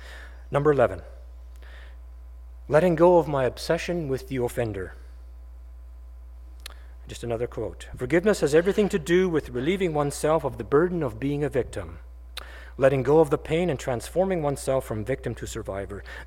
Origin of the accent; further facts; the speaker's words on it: Canada; He detected my accent and started asking me about a few things about Canada.